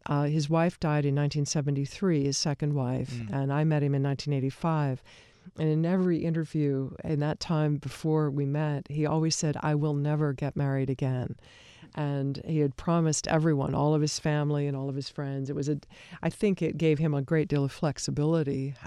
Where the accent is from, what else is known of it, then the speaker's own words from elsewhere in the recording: Colorado, United States; I came from Colorado. It wasn't my kind of background.